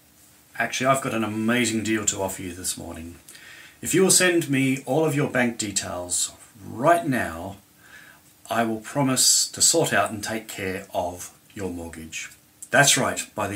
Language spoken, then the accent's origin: English; Australia; moved away as an adult; now in United Kingdom; And originally, we're from Australia, but we've been in the UK for over 15 years, and this is definitely home.